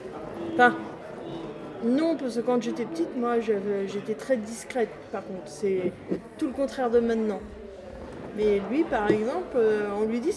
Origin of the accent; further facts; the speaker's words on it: Nouvelle-Aquitaine, France; now in Blois, France; En Creuse, ouais.